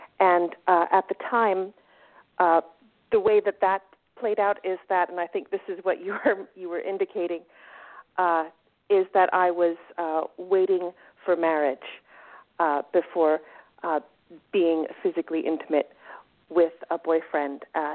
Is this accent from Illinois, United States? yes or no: no; New Jersey, United States; I had grown up in New Jersey, the youngest of four kids, a teenager of the 80s, Generation X all the way.